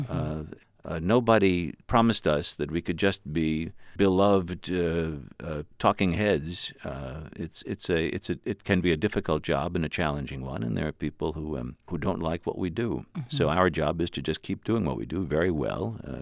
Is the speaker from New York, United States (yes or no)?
yes; New York, United States; now in Arlington, United States; I'm from New York. I'm a native New Yorker. I grew up in Lower Manhattan.